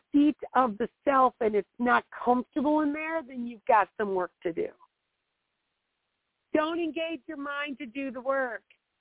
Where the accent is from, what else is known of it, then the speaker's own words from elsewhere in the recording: Wisconsin, United States; I'm from Wisconsin, and I grew up in the 70s.